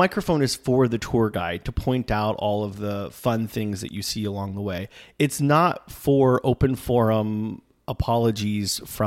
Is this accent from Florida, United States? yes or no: yes; Florida, United States; We can say that because we're from Florida.